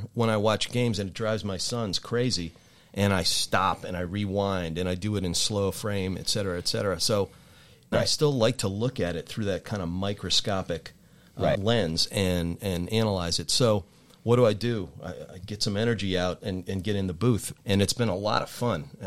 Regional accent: Maryland, United States; now in Hollis, United States; I've been up in Hollis for 8 years, but we moved up from Maryland. So I grew up in Maryland, and that probably should be the end of the answer, right? I grew up in Maryland, lacrosse.

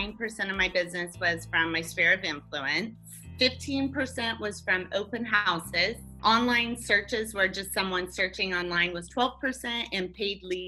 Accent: Visalia, California, United States; And I'm originally from the Central Valley, so not too far, Visalia

